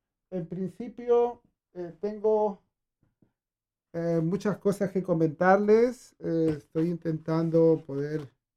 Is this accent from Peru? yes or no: yes; Lima, Peru; Yo soy peruano, bueno, nací en Lima, en el Perú, mi familia viene de los Andes, de los Andes peruanos, son de 4.000 metros de altura a partir de la Puna.